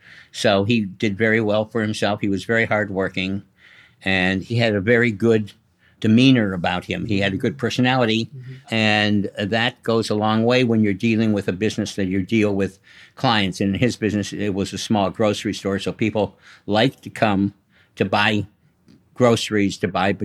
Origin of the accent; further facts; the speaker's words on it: Cleveland, Ohio, United States; born there; I was born in Cleveland, Ohio, which is right smack dab in the middle of the country.